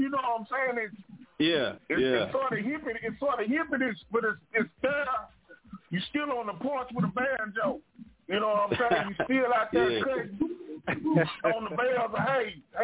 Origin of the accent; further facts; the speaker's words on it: Texas, United States; I'm from the South, from East Texas, raised in East Texas, you know, Zydeco and the Southern Soul, all, you know, birthed in that area around, you know, the rivers, Mississippi, Trinity